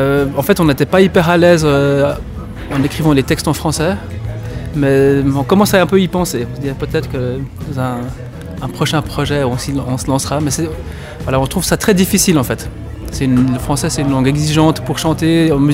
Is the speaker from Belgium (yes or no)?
no; United States; French is a second language; also born or lived in Switzerland; now in Neuchâtel, Switzerland; Alors, je suis né en Suisse, mais j'ai grandi aux États-Unis. Mais ça fait maintenant beaucoup d'années que je vis à Neuchâtel.